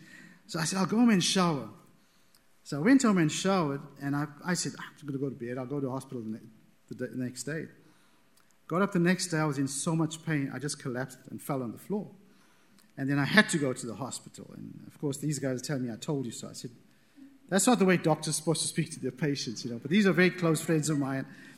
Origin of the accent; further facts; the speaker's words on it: Durban, KwaZulu-Natal, South Africa; I grew up in Durban, South Africa, if anybody knows where that is. That's on the East Coast.